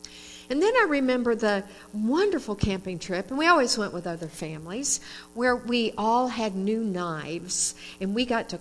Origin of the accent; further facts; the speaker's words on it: California, United States; I grew up in California, and my grandparents and all that extended part of the family were in Minnesota